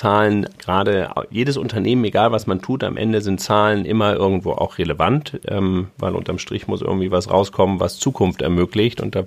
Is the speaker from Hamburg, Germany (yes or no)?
yes; Hamburg, Germany; Ich bin Hamburger.